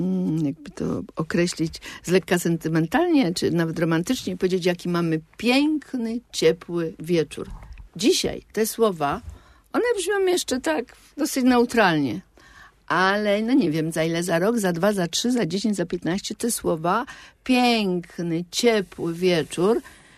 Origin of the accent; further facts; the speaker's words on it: southern Poland, Poland; No więc jestem z południa Polski, stąd aspekt linii kolejowej jest mi znany.